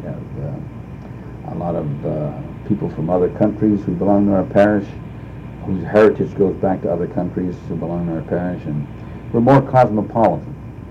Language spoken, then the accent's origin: English; Youngstown, Ohio, United States; maybe it's because of the influence, because it's my hometown, but I noticed that in almost everywhere I went, that Youngstown always had something